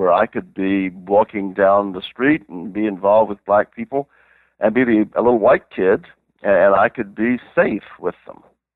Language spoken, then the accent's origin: English; the South, United States; As a Southerner, I can criticize the South